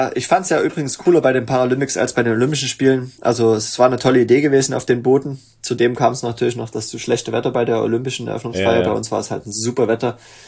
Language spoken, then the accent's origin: German; Germany; Und wir hatten nur das Glück, dass wir als Deutsche da sehr, sehr weit vorne standen und dann auch da am Anfang schon das größte Team waren.